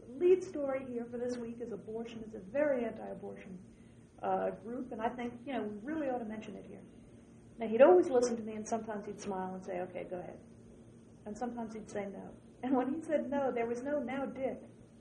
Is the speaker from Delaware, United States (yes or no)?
no; Florida, United States; B, it's in Florida, and I'm from Florida.